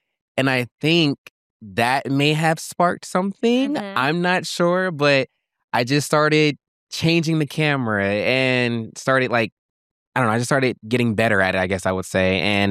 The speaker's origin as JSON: {"language": "English", "town": "Fairfax", "region": "Virginia", "country": "United States", "tie": "born there", "lives_now": "Atlanta, United States", "said": "I wasn't born in Atlanta. I was born in Virginia."}